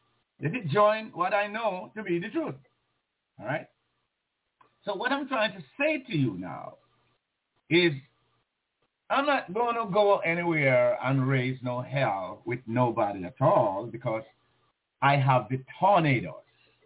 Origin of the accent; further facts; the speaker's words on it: Jamaica; I grew up in Jamaica